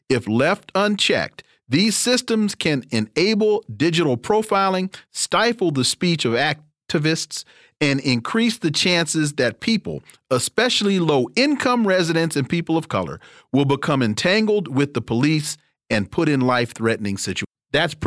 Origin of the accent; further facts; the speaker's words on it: Sacramento, California, United States; I'm from Sacramento, and I went to law school at UC Davis.